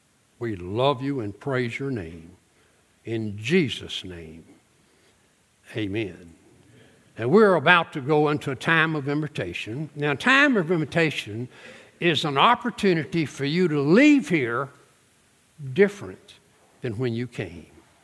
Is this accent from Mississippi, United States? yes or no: yes; Osaka, Mississippi, United States; We're from Osaka, Mississippi. Now, I know you scratch your head and say, where in the world is Osaka, Mississippi? But she's from the same town.